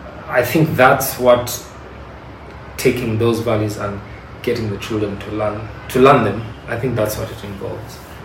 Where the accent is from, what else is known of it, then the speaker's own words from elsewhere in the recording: Uganda; growing up in Uganda has, I think it's just been an amazing experience.